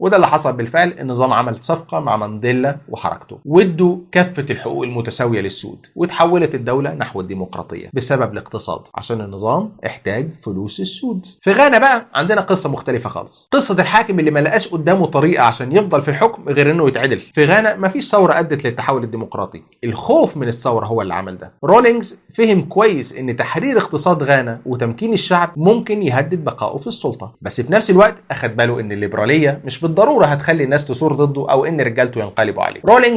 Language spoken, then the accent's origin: Arabic; Egypt; ما عندنا في مصر مثلا هو انقلاب واحد